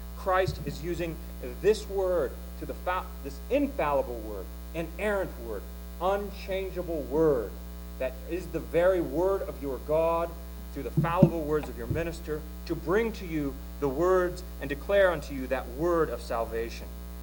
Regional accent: Ohio, United States; You know, I come from Ohio, and there's this idolatry there called Ohio State.

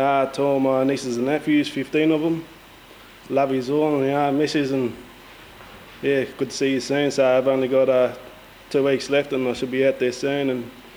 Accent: Robinvale, Victoria, Australia; I'm a Rosary man. I come from Robinvale.

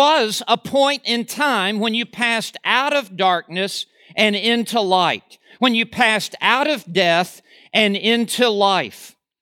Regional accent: Oklahoma City, Oklahoma, United States; born there; I was born in Oklahoma City, Oklahoma. I was born at St. Anthony's Hospital.

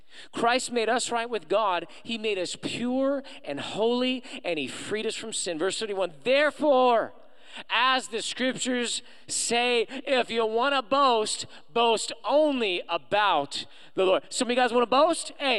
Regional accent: Moreno Valley, California, United States; Man, I'm just here, a little kid from the IE. I was born in Moreno Valley.

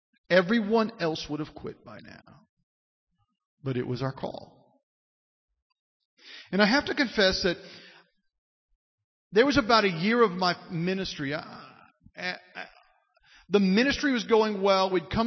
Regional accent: Kentucky, United States; 3 weeks later, I'm in my home, the town I was raised in Kentucky, and with my parents.

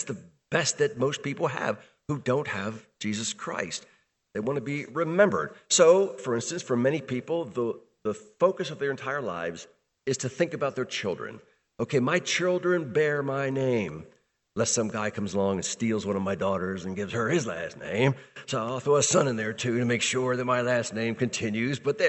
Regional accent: Baltimore, Maryland, United States; I remember this vividly from growing up in Baltimore.

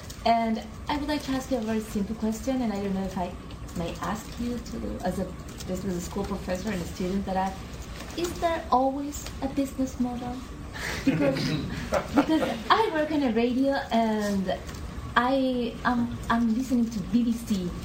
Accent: Chile; English is a second language; I am from, I come from Chile, which is a small country in South America.

